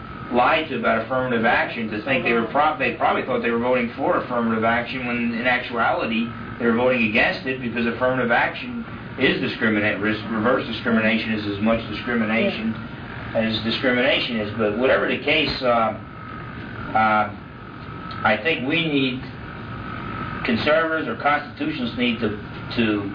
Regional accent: New Jersey, United States; I come from New Jersey, New York, New Jersey, real packed in.

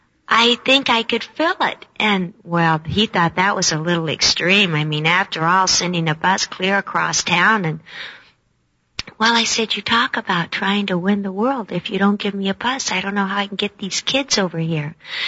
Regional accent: Hawaii, United States; we grew up in Hawaii, and several times at different schools, the principal would call my parents

